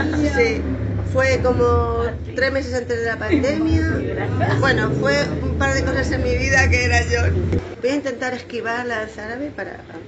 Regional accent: Tenerife, Canary Islands, Spain; vengo de Tenerife también.

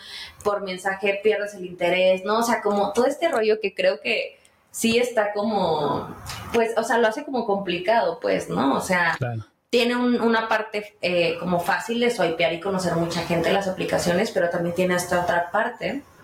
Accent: Mexico City, Mexico; nosotros que somos de la Ciudad de México

